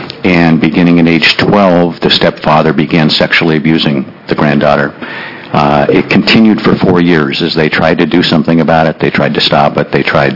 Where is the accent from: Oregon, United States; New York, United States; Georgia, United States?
Oregon, United States; Ashland; I'm from Ashland, Oregon.